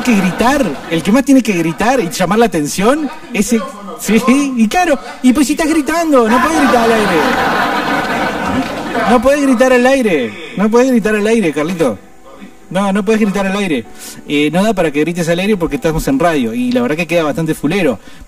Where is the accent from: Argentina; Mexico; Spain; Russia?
Argentina; esa disgregación nacional es lo que nos afecta como argentinos